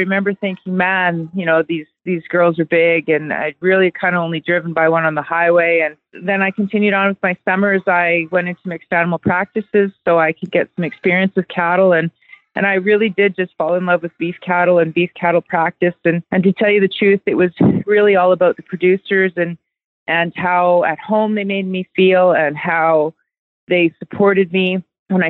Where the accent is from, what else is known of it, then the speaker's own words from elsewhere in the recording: Calgary, Alberta, Canada; When I was 8 years old, he moved the whole family out, and I finished growing up in Calgary.